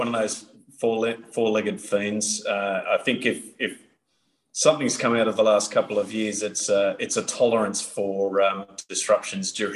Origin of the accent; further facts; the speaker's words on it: Sydney, New South Wales, Australia; I grew up in Sydney. I was in Canberra, which is about 300 kilometres south of Sydney, for university